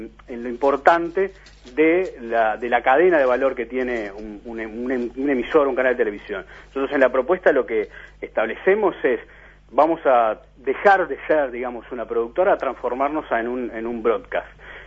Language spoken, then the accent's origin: Spanish; Rocha, Uruguay; Soy de Rocha